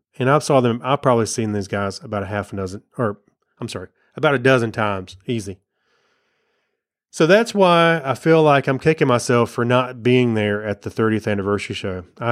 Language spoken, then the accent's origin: English; Rock Hill, South Carolina, United States; So they were playing in Rock Hill in my hometown. And I lived in a house behind Winthrop.